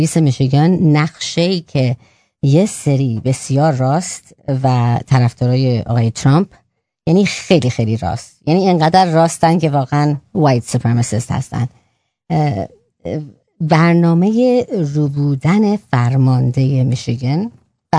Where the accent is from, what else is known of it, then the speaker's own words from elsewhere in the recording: Iran; now in United States; انتفاع یعنی ما ایرانیم آمریکاییم